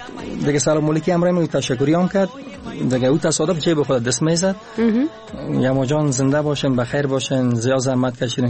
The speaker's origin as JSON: {"language": "Persian", "region": "Kabul", "country": "Afghanistan", "tie": "born there", "said": "تولد خودم زاده کابل هستیم قبلگاه صاحب همچنان دیگه اصلا ما از ولایت لوگر هستیم."}